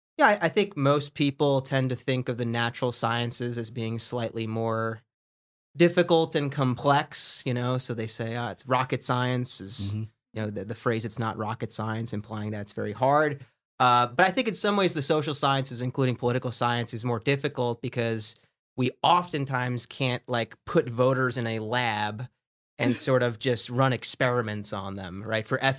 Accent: New York, United States; I mean, I grew up on Long Island in New York. It's not in Long Island, by the way. It's on Long Island is how you say it.

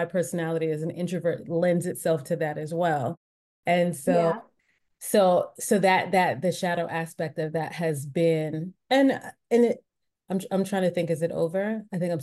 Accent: Trinidad & Tobago; also born or lived in Long Island, United States; now in United States; And I was so immersed in the culture that you asked me, I'm Trinidadian, what?

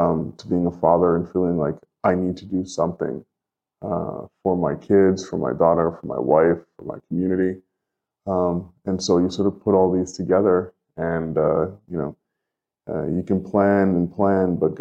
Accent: Toronto, Ontario, Canada; born there; And so I was born in Toronto, Ontario. And into a very practicing non-denominational Christian family.

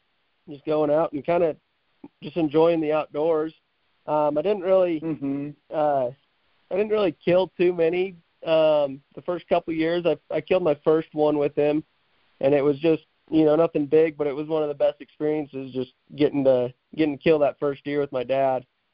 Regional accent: Missouri, United States; So I'm originally from Missouri, Southwest Missouri, and so I grew up hunting whitetails.

